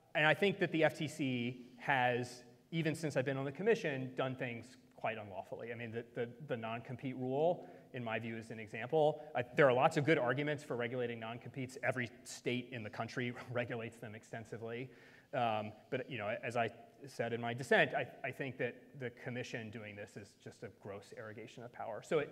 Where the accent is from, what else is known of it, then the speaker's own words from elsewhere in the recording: Appalachia, United States; I'm an Appalachian, I'm a fighting Scots-Irish